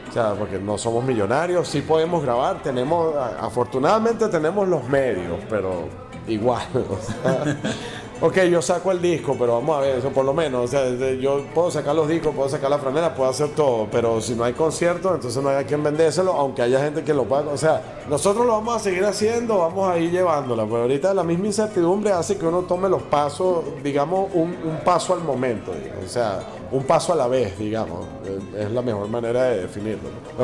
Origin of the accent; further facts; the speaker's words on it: Venezuela; nosotros somos venezolanos